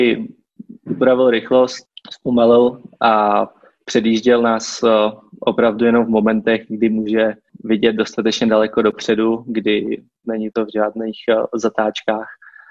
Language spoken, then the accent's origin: Czech; Prague, Czechia; Já tím, že jsem vyrůstal v Praze a pokud teď čas v Čechách trávím, tak je to většinou v Praze